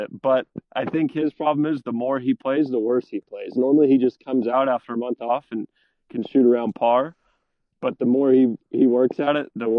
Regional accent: United States; I'm from the States. I'll rock the shit out of some red and white for you guys.

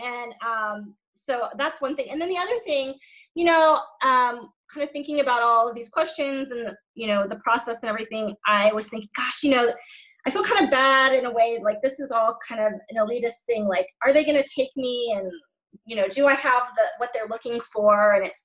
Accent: Houston, Texas, United States; I know I grew up in Houston, the Houston Chronicle, you pay for your wedding announcements in there, you know.

